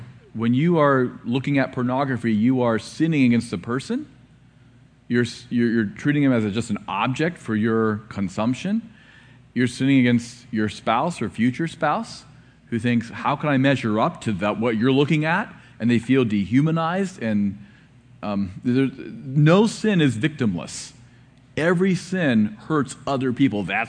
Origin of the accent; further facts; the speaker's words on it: Ohio, United States; Well, actually, I'm from Ohio, so maybe maize is amazing.